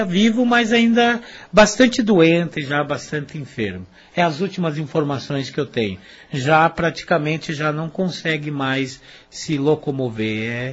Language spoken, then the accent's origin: Portuguese; Santa Catarina, Brazil; born there; also born or lived in Paraná; now in União da Vitória, Brazil; Sou catarinense de nascimento, mas sou paranaense de coração, porque aqui fiquei, permaneci, fiz minha formação, me tornei padre e agora exerço o meu ministério sacerdotal aqui em União da Vitória.